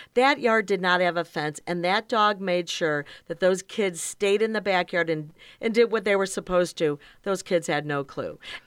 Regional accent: Chicago, Illinois, United States; I grew up in Chicago on the South Side, had a backyard with a fence, grew up with a German Shepherd

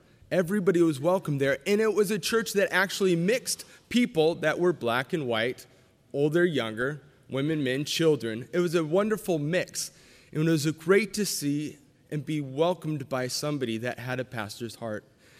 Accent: California, United States; I was from California. I didn't know.

